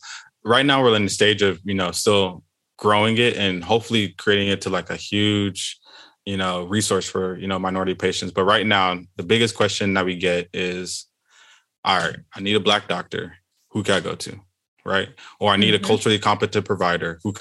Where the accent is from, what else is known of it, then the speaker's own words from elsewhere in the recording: Houston, Texas, United States; And now I am going by my Nigerian name. I am from Houston, Texas.